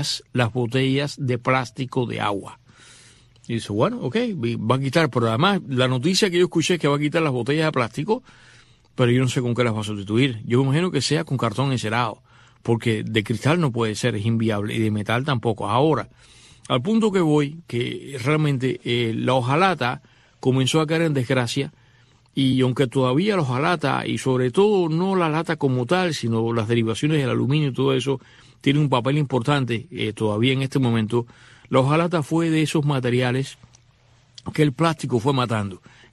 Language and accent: Spanish; Cuba; yo como cubano, los cubanos no éramos ahora sí, pero no éramos de fútbol, Cuba es un país pelotero